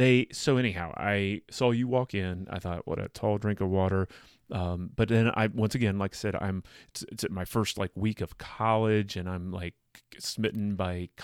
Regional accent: West Mansfield, Ohio, United States; Where I grew up? West Mansfield.

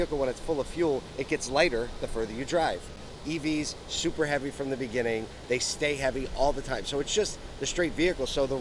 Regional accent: Syracuse, New York, United States; I'll take this one because my hometown.

